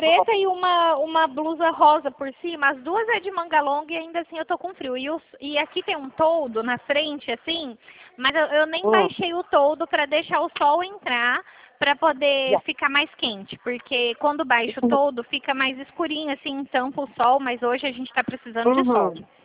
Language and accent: Portuguese; São Paulo, Brazil; eu sou de São Paulo, mas eu sou do interior, sabe?